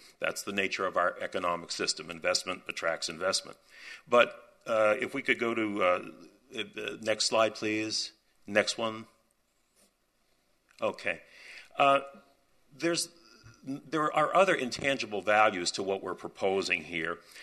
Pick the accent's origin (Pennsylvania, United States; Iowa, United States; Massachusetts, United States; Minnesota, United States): Massachusetts, United States; Boston; So I come from Boston, and excuse me if I leave my R's out of certain words.